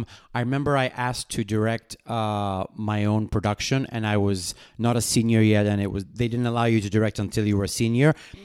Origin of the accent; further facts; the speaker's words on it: Kenya; So growing up in Kenya, most of the theater that we saw was like skits in school and like traditional dances.